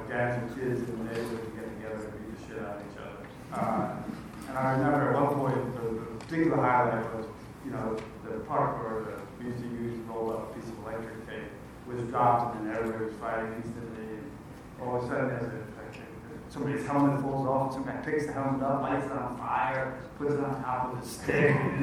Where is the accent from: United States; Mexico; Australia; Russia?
United States; Brooklyn, New York; I grew up in Brooklyn, obviously.